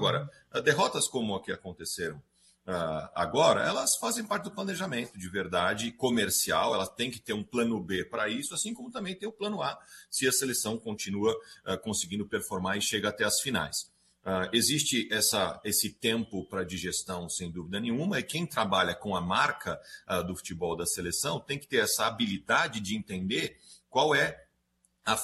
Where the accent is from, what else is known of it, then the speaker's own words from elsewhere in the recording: Brazil; Sem dúvida, como brasileiros, a gente não gosta de perder, né?